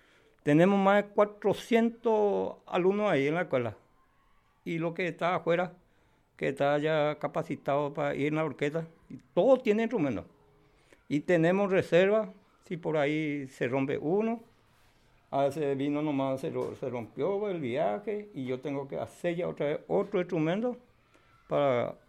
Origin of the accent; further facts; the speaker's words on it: Emboscada, Cordillera, Paraguay; Yo soy de Emboscada, la máxima seguridad donde vive la gente, donde está la cárcel más grande en Paraguay